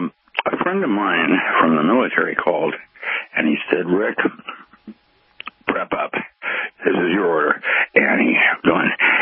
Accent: Seattle, Washington, United States; And I grew up in Seattle. We don't have a CHAZ, whatever that is. We had the Central District, CD.

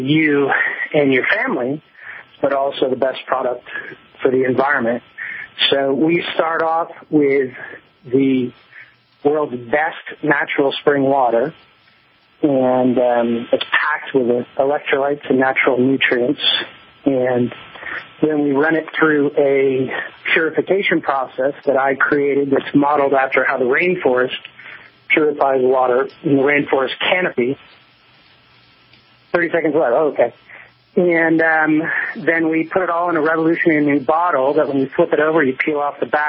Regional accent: California, United States; I grew up in Northern California, in just north of San Francisco, and was always in the outdoors

